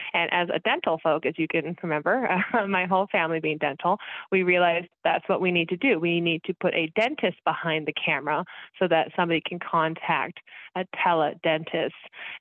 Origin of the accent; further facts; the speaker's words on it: Kansas City, Missouri, United States; I am from Kansas City, so go Chiefs.